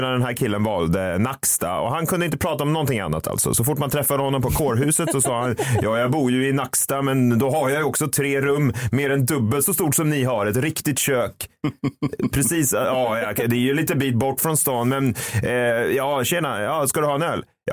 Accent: Gotland, Sweden; Att jag är från Gotland

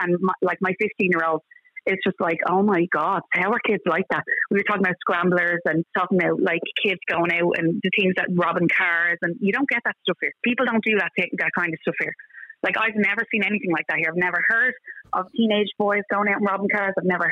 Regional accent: Dublin, Leinster, Ireland; Yeah, I'm from Dublin. Raised in a council housing estate in Dublin. Very, like, normal upbringing.

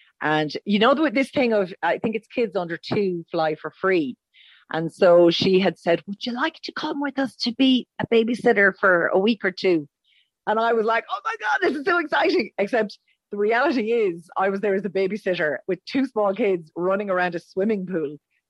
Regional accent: Roscommon, Connacht, Ireland; So I'm originally from Roscommon, and my friends still flag me because they say, do you remember when you used to babysit the twins and bring them up to town?

